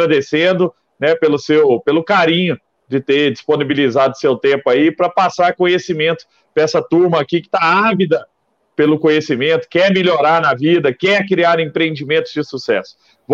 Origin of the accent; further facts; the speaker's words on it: Araguari, Minas Gerais, Brazil; E eu que sou criado junto com ele, fomos criados no Texas brasileiro, que é Araguari.